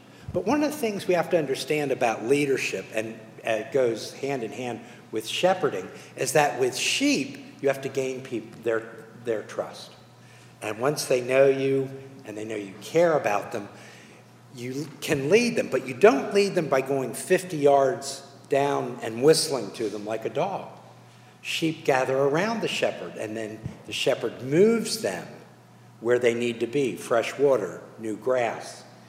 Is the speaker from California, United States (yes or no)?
no; Lancaster, Pennsylvania, United States; Now, I was raised in Lancaster, Pennsylvania by a man who was born in Manhattan. My father was a New Yorker, said chocolate.